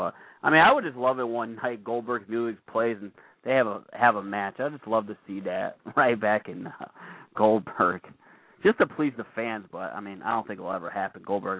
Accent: Connecticut, United States; I'm just from Connecticut, a wrestling fan back in, you know, the 80s and stuff

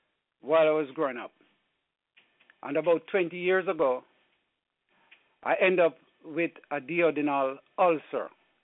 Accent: Jamaica; when I'm a young man growing up in Jamaica by my grandfather while we used to be on the farm.

